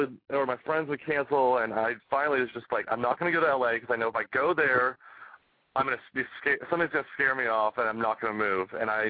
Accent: Sarasota, Florida, United States; also born or lived in Bradenton; I grew up in Sarasota, Florida, Bradenton, Florida. And moved to Orlando and just didn't want to go to college.

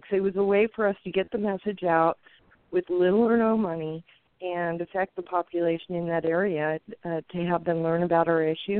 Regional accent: Washington, United States; Well, yes, I come from Kitsap County. It's dominated by military bases, and it is a semi-rural, more conservative county.

